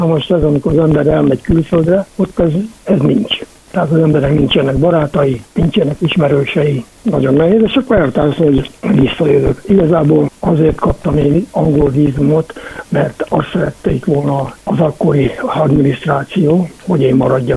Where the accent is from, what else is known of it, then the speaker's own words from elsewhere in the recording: Kiskunhalas, Bács-Kiskun, Hungary; Nem Kiskunhalason születtem. Gyakorlatilag általános iskolát már ott jártam, Kiskunhalason. Hát a gyermekéveimet ott töltöm, nagyon szép emlékeim vannak.